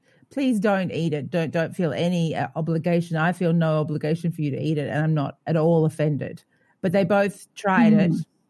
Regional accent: Australia; and I thought lamb, because I'm Australian. Australians like lamb.

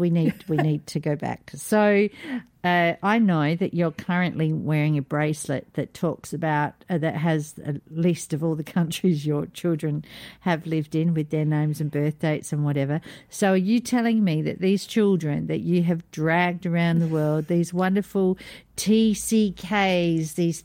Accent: Australia; now in Qatar; I'm an Aussie expat based in Qatar

